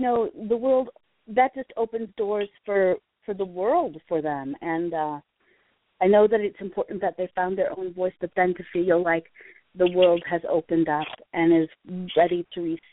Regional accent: Madison, Wisconsin, United States; I know that I'm from Madison, Wisconsin

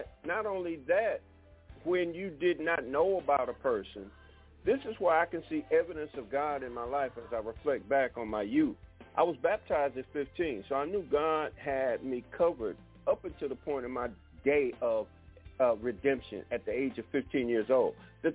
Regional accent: Detroit, Michigan, United States; I realize that they had that same mentality, Tobias, that I had growing up in Detroit.

